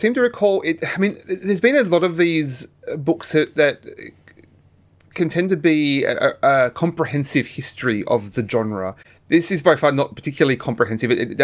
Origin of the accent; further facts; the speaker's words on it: Australia; even me growing up in Australia